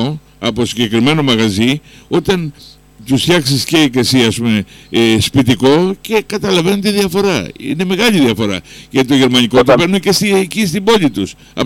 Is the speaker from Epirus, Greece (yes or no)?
no; Ionian Islands, Greece; Φυσικά του λέω: είμαι Κεφαλονίτης και γι' αυτό σου κάνω την παρατήρηση.